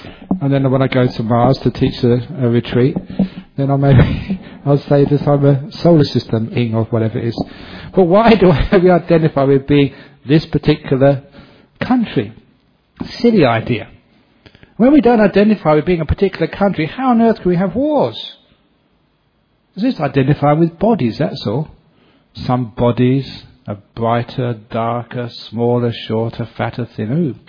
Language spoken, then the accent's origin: English; England, United Kingdom; born there; Because I was born in England, I was English.